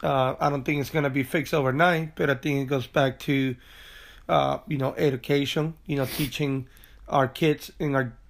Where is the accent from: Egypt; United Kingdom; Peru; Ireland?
Peru; of me being second generation Italian and being white skin, but still having an accent, still speaking Spanish because I grew up in Peru